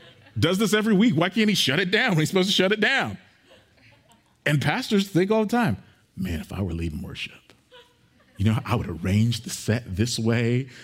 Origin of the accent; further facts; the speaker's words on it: Moore, Oklahoma, United States; And then we were going to a kind of a small country suburban church in Moore, which is my hometown.